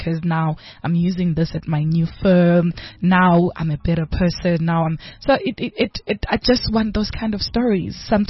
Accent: Bulawayo, Zimbabwe; born there; I was born in Zim. So I was in Zim in Kwabulawayo, Kontuziyathunqa.

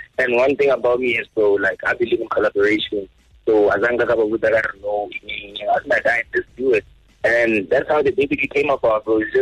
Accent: Mokopane, Limpopo, South Africa; Bro, me, I'm from Mokopane, Makolereng, Gunwan. So, yeah, that's where I'm from, bro.

